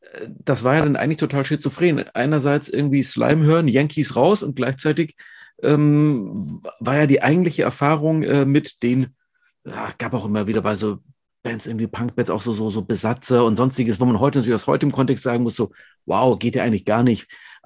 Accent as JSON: {"language": "German", "town": "Schwäbisch Gmünd", "region": "Baden-Württemberg", "country": "Germany", "said": "Also ich weiß es zumindest aus Süddeutschland, die Ecke, wo ich herkomme, Schwäbisch Gmünd"}